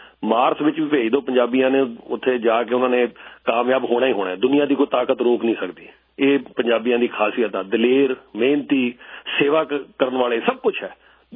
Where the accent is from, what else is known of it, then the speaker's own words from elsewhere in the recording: Punjab, India; ਅਸੀਂ ਇੱਧਰਲੇ ਸਾਈਡ ਤੇ ਪੰਜਾਬ ਤੋਂ ਹਾਂ